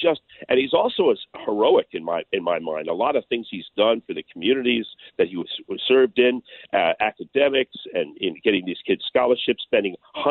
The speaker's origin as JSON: {"language": "English", "town": "Miami Beach", "region": "Florida", "country": "United States", "tie": "born or raised there", "said": "I grew up in Miami Beach, Florida, as a kid."}